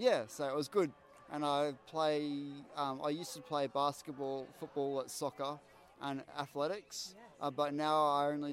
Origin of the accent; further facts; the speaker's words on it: Queensland, Australia; And I'm from Queensland.